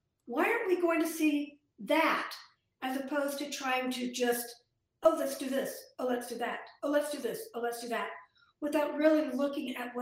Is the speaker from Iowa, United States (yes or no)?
yes; Iowa, United States; I'm from Iowa. Actually, my PhD is from University of Iowa, and I went to school there.